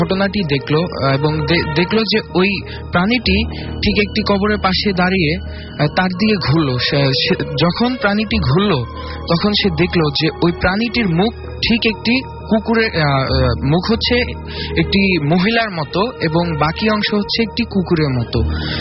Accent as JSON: {"language": "Bangla", "town": "Manikganj", "region": "Dhaka Division", "country": "Bangladesh", "tie": "born or raised there", "lives_now": "Dhaka, Bangladesh", "said": "আমি পল্টন থেকে এসেছি আর আমার হোম ডিস্ট্রিক্ট হচ্ছে মানিকগঞ্জ।"}